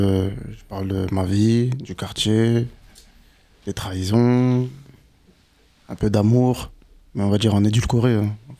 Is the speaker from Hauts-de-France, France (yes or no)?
yes; Amiens, Hauts-de-France, France; j'ai grandi à Amiens Nord. J'ai grandi à Amiens Nord et suite à ça, j'ai déménagé à Amiens Sud. Donc du coup, on va dire que la musique, elle a réellement commencé à Amiens Sud. Mais sinon, je suis d'Amiens Nord de base.